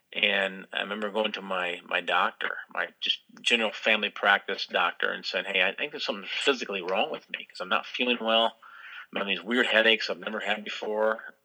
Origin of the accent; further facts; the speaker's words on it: Midwest, United States; growing up in the Midwest, I don't know if it even really applies to people growing up in the Midwest.